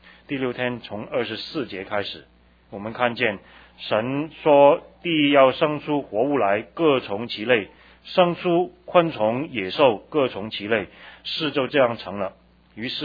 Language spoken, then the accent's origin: Chinese; China; 摩西的这个笔法有点像我们中国人过年的时候贴在门两边